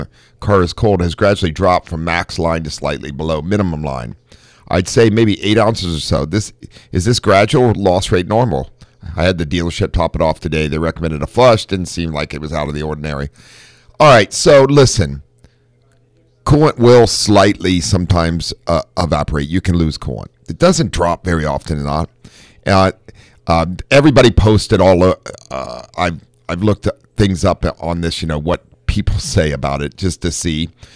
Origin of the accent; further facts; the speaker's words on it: Ohio, United States; Yeah, I grew up in Ohio, so in Miami Valley, and it, yes, during the summertime, hot and humid.